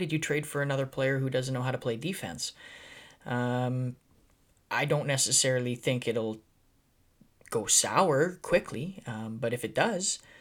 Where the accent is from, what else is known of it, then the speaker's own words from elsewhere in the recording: Sault Ste. Marie, Ontario, Canada; Well, I am from Sault Ste. Marie, Ontario, and as a Northern Ontario sports fanatic